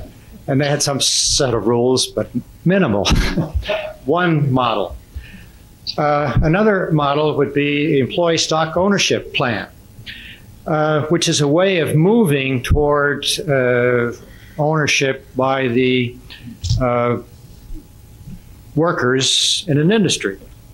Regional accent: Washington, District of Columbia, United States; I'm from Washington, D.C., and more or less retired.

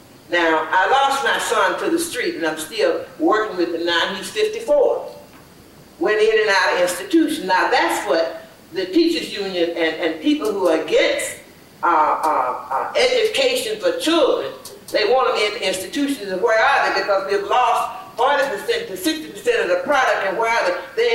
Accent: Memphis, Tennessee, United States; moved away as an adult; now in Cleveland, United States; Now, I'm a product of the Huff community. I came from Memphis, Tennessee to get away from segregation. And I ran into it in Cleveland, in Huff.

